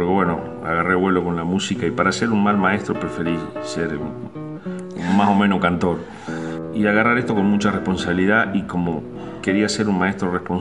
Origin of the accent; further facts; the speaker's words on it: San Andrés de Giles, Buenos Aires Province, Argentina; Yo soy de San Andrés de Giles, Los Pagos de Areco. Está a 22 kilómetros de San Antonio de Areco, pero pertenece a Los Pagos de Areco.